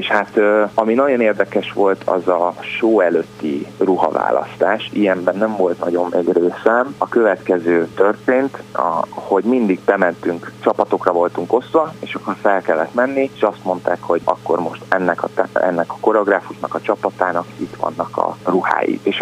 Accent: Hungary; hogy egyedüli magyarként vagyok ebben, és képviseltem Magyarországot

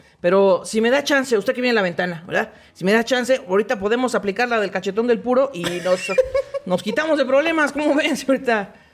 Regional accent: Honduras; yo soy de Honduras

